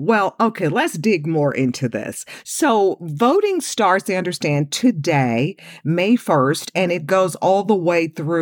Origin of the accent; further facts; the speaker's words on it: Houston, Texas, United States; Now, I'm a Dirty South girl because I grew up in Houston